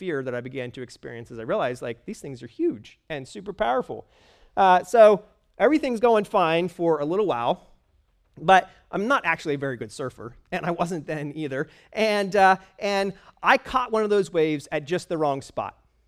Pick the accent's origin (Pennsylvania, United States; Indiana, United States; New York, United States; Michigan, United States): Pennsylvania, United States; Now, I grew up in Pennsylvania, as far from ocean as is possible to be still in Pennsylvania. We lived all the way on the western side of the state.